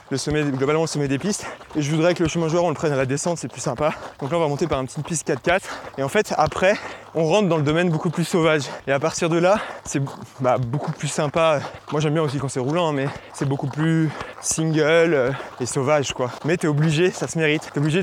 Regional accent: Lyon, Auvergne-Rhône-Alpes, France; now in Combloux, France; je suis de Lyon, je suis un enfant de la ville et j'ai grandi à Lyon. Famille aisée, quartier populaire

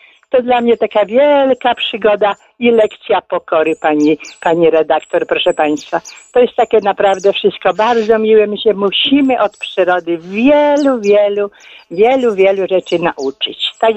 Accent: Lublin Voivodeship, Poland; ja pochodzę z okolic Stoczka Łukowskiego, więc również te stawy tam właśnie w tym kołodziążu

